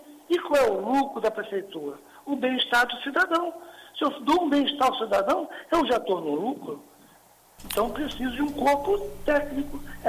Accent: Brazil; eu não sou contra a bandeira verde e amarela, até porque eu sou brasileiro.

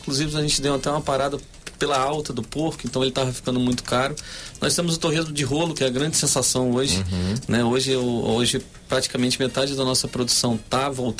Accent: Vitória, Espírito Santo, Brazil; also born or lived in Colatina; Mas a gente sempre morou aqui em Vitória, nós moramos um ano só em Colatina. E depois a nossa vida foi toda aqui em Vitória. Vitória não, Cariacica e depois Jacaraípe

